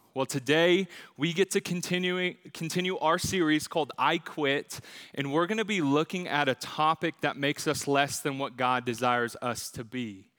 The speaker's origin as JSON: {"language": "English", "town": "Albuquerque", "region": "New Mexico", "country": "United States", "tie": "born or raised there", "said": "You know, I grew up right here in Albuquerque. I've spent most of my life here, born and raised here."}